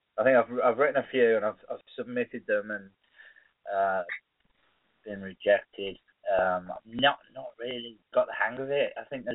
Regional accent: Birmingham, West Midlands, United Kingdom; accent: Brummie; If you can hear my accent and then sort of multiply how ridiculous it is by about 10, that's what people from Birmingham sound like.

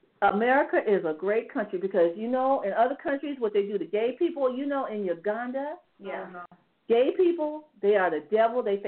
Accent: East Coast, United States; New York, New Jersey. I'm an East Coast girl, okay?

